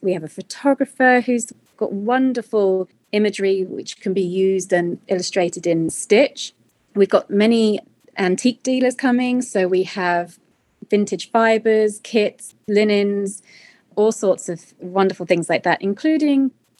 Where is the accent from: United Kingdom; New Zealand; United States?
United Kingdom; England; because growing up in England, some of my favorite memories would be going to this big old empty derelict church that was in the town center of the town that I grew up in.